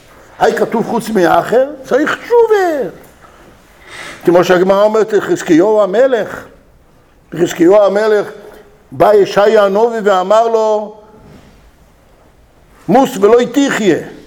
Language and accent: Hebrew; Jerusalem, Jerusalem District, Israel; אני בא מירושלים